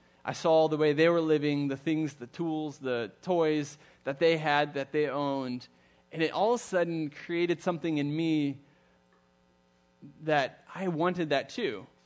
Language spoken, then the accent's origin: English; Germany; I grew up in Germany, son of a missionary family and one of seven kids. So growing up in Germany with so many kids and a family of nine